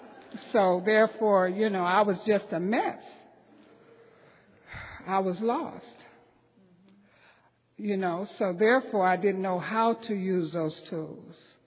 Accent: Los Angeles, California, United States; I went to school in Watts. I was raised in Watts and did a lot of stuff in Watts.

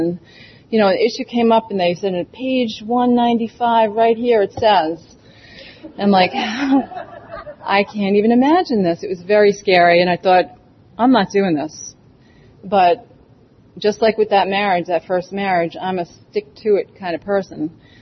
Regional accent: New York, United States; Now, I'm from New York, so we used to have our assemblies like around town.

